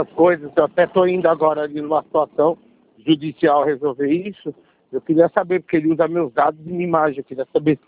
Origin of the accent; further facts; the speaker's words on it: São Paulo, Brazil; moved away; eu sou paulistano, trabalho aqui com divulgação.